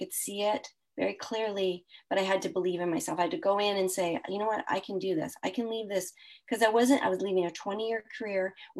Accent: Canada; I am a Canadian saying I'm sorry.

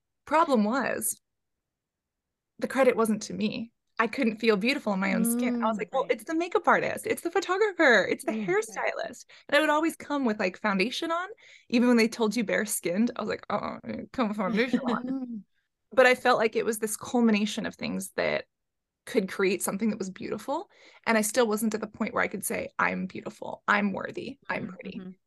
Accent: San Francisco, California, United States; The Bay Area has a very small, not the best reputation modeling scene, you know, growing up in San Francisco. It's definitely not anything like New York.

